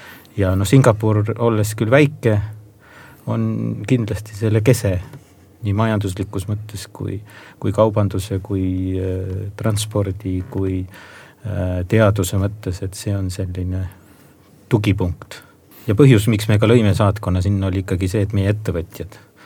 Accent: Saare County, Estonia; ma olen saarlane, ma tunnen seal küll väga hästi ennast

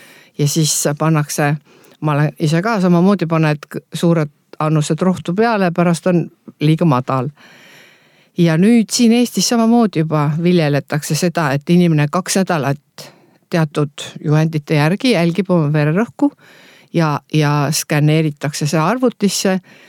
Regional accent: Laimjala, Saare County, Estonia; Viimsis. Kui ma peaksin valima, siis ma elaks kindlasti ainult Saaremaal. Ma olen sündinud Laimjala mõisas, elanud 8 esimest eluaastat selles vanas mõisamajas. Ja siis mu vanemad ehitasid sinna mõisa taha Debora Vaarandi maja uuele, endale uue kodu.

